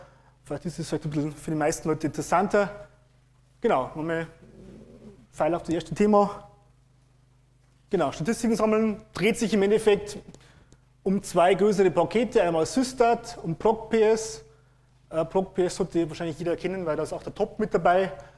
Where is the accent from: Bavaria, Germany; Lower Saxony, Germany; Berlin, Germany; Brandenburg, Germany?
Bavaria, Germany; ich komme aus Niederbayern, also ich hoffe, dass ich langsam, deutlich und hochdeutsch rede. Also, erste Fremdsprache Deutsch.